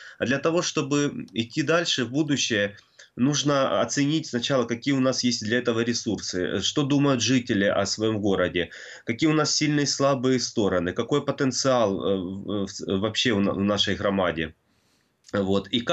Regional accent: Donbas, Ukraine; несмотря на то, что я вырос здесь, на Донбассе.

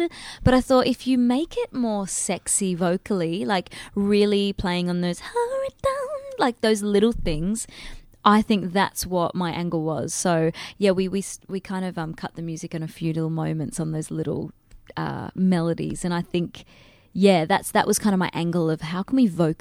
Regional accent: Perth, Western Australia, Australia; So that one's called … that's all about Perth and my hometown.

